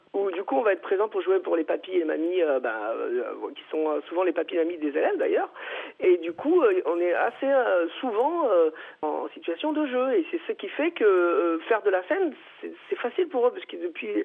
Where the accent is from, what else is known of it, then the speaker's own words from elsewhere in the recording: Auvergne-Rhône-Alpes, France; Et puis moi, je suis originaire de l'Ardèche du Sud.